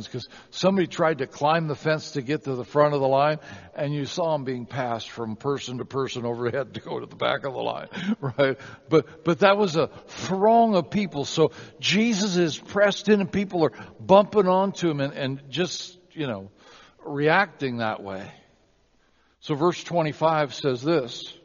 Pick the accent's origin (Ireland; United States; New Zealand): Ireland; that's just because I'm Irish.